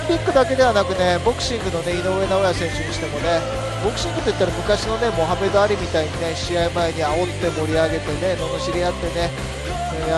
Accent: Hokkaido, Japan; 僕ね出身が北海道なんでね、ウィンタースポーツね大好きでね、

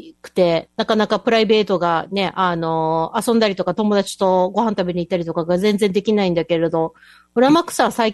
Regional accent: Kyushu, Japan; now in Okinawa, Japan; まあ私は九州で育ってるから

